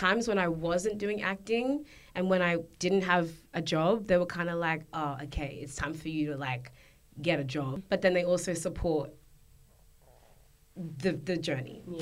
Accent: Australia; and I'm Australian, like, I grew up here.

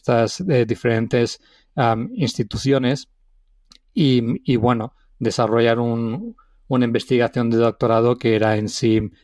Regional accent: Alicante, Valencian Community, Spain; Pues sí, yo soy originario de la ciudad de Alicante. Nací en Alicante. Mi padre es de La Mancha y mi madre es de la Vega Baja, que es de la zona sur de la provincia de Alicante.

